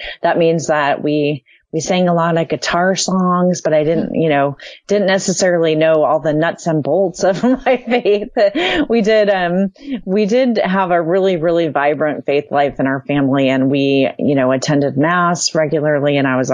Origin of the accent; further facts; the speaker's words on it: California, United States; also born or lived in Indiana; I was born in Indiana. My mom and dad are so crazy that I was born in 1963, and I'm, you know, I basically when I was 6 weeks old, my mom put me in the back of their car and we drove to California. And that's where I grew up